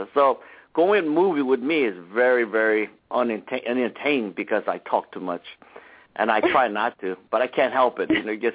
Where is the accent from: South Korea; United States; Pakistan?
South Korea; I was raised and born in Korea. My father is Hawaiian, so I'm a half Korean and half Hawaiian, more Hawaiian than Korean because as I grew up in Korea